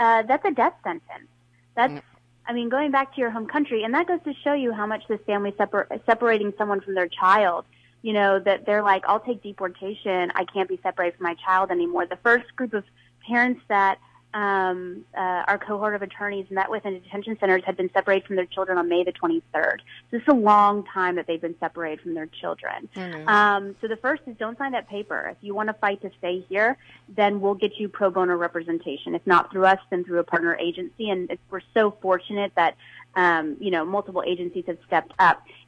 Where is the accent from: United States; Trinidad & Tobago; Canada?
Canada; I'm Canadian